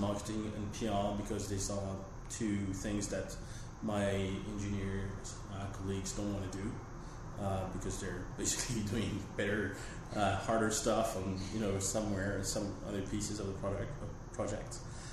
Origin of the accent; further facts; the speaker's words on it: France; accent: French; English is a second language; As you may hear from my accent, I'm French, and I'm 39.